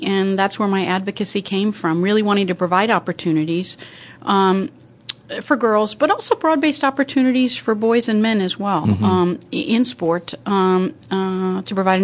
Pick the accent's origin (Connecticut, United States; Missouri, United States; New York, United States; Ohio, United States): Ohio, United States; Cleveland; I grew up in Cleveland, Ohio area, and I was active and involved and in sports, but there were no teams for me overall